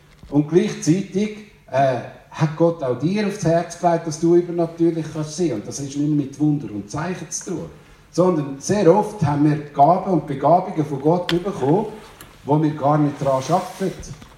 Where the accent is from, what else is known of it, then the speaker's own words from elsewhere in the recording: Glarus, Switzerland; Also, ich komme aus dem Glarnerland, das muss ich immer zuerst sagen. Ich komme aus den Bergen und das liebe ich von ganzem Herzen.